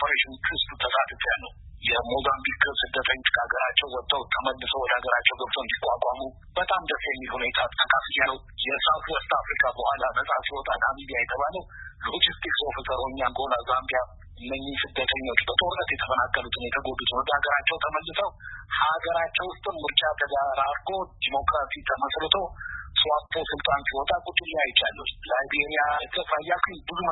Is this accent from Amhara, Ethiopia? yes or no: no; Addis Ababa, Ethiopia; ያደኩት እንጂ አዲስ አበባ ነው ትምህርት ቤት የጀመርኩት።